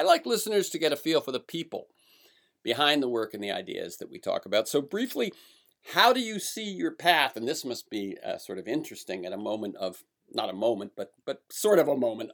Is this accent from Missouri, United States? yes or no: no; California, United States; the votes cast by the 35 million in my home state of California will seem to mean nothing.